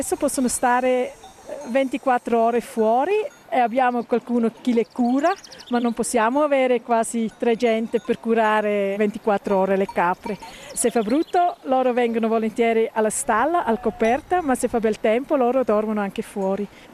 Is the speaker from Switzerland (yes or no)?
yes; Bern, Switzerland; Italian is a second language; Originaria sono dall'Oberland Pernese e là tanti parenti sono anche contadini piccoli